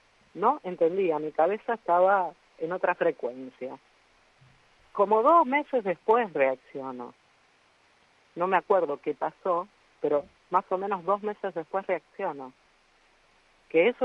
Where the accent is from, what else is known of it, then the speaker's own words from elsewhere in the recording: Mar del Plata, Buenos Aires Province, Argentina; born there; me cuentan que en realidad había nacido el 6 de diciembre. En Mar del Plata.